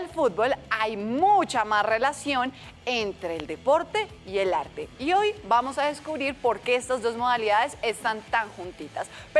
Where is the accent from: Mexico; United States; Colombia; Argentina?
Colombia; esos paisajes que como colombianos debemos sentirnos muy orgullosos de tener.